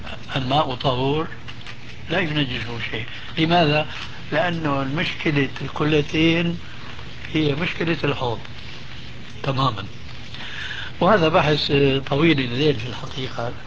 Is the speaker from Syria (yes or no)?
yes; Syria